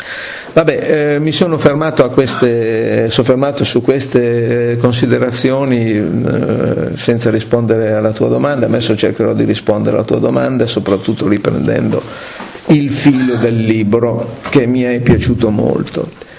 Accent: Emilia-Romagna, Italy; venire dalle mie parti a fare un discorso per commemorare 33 preti ammazzati, insomma, in tutta l'Emilia Romagna

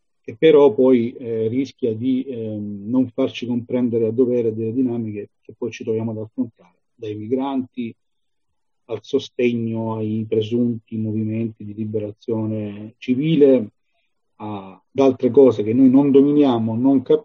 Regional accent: Apulia, Italy; now in Milan, Italy; io sono pugliese, sono salentino, ma vivo a Milano, quindi ho una origine diversa

